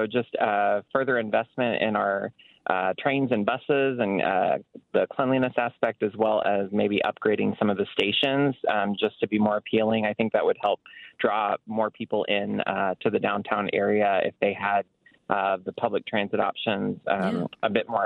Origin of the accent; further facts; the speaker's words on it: Oklahoma, United States; Something I would like to see that I didn't have where I grew up in Oklahoma is further investment in the public transit.